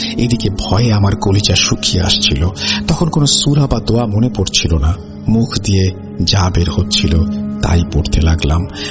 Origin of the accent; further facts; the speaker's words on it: Bangladesh; moved away; আমি জানি না এইখানে আমার ঘটনার সাথে আমার শৈশবকালের, মানে বাংলাদেশে থাকার সময় যে ঘটনা ঘটেছিল, তার কোনো সম্পর্ক আছে কিনা। আমি আমার আম্মু আব্বুকে কিছু জানাইনি, কারণ আমরা প্রবাসীরা কোনোদিন বাংলাদেশের মা বাবাকে চিন্তা দিতে চাই না।